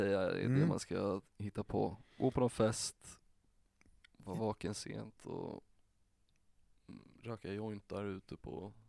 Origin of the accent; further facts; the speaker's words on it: Stockholm, Stockholm County, Sweden; när man kommer dit som stockholmare och bara fuck Göteborg